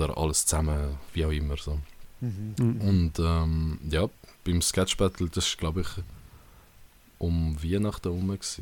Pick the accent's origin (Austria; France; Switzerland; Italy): Switzerland; Zurich; ich bin in Zürich aufgewachsen, in den 90ern